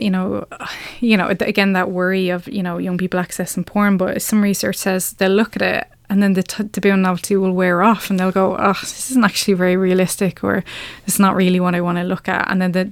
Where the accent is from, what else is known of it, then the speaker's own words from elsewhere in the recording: Ireland; Oh, we're Irish, we don't talk about sex. We do.